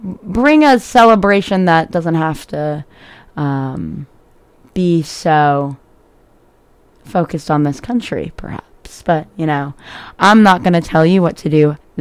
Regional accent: Swampscott, Massachusetts, United States; now in Burlington, United States; like they are here in Burlington and in my hometown of Swampscott, Massachusetts, they were on July 3rd.

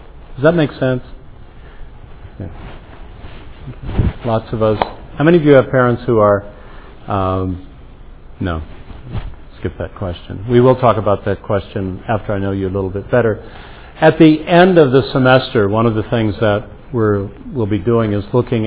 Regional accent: Illinois, United States; I'm from Illinois. Yeah, I am. Not from Chicago.

